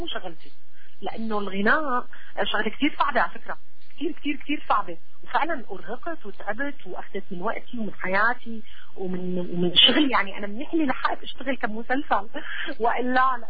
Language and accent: Arabic; Palestine; also born or lived in Syria; والله أنا حدا فلسطيني، يمكن محظوظة أني أخذت نصين، سوري وفلسطيني